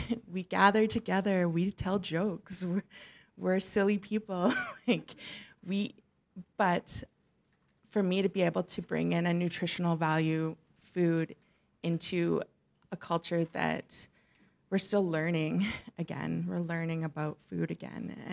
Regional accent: Buffalo Narrows, Saskatchewan, Canada; So like, I am from Saskatchewan too. So like, my grassroots come from Buffalo Narrows.

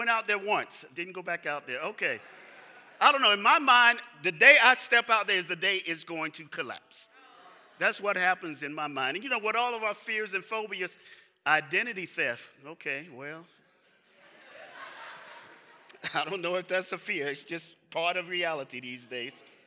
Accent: Tallahassee, Florida, United States; So I grew up in Tallahassee, Florida, and we had one tall building. That was the state capitol. Everything else was flat. I moved to New York City, go to the Bronx.

